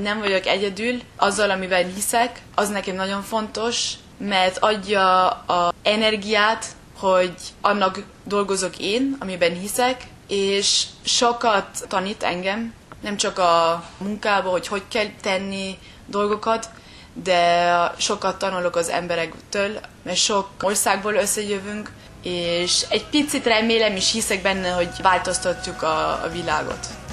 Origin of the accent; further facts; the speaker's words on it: Vienna, Austria; born there; Beszélek magyarul azáltal, hogy a anyukám, meg a családja Magyarországból jön. Bécsbe születtem, 24 éves vagyok.